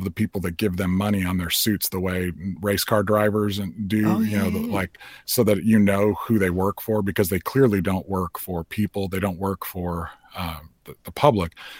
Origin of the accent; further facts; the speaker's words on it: Chicago, Illinois, United States; I got to take my youngest son to Chicago, which is my hometown, to see a Cubs game